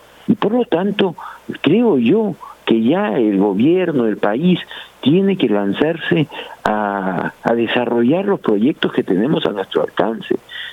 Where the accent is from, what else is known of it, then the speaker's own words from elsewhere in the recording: Peru; Y entonces yo le pongo un sentido de urgencia a toda esta situación como peruano.